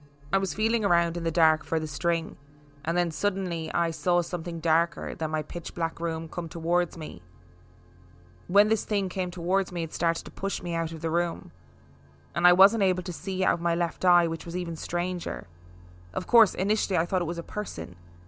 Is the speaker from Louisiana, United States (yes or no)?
no; San Francisco, California, United States; I grew up in San Francisco. And after I graduated high school, I decided to move to a small town where my dad's family lives.